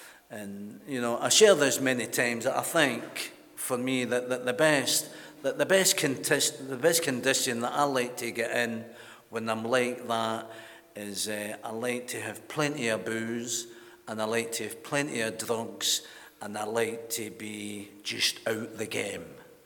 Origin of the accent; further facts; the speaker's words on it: Glasgow, Scotland, United Kingdom; growing up in Glasgow.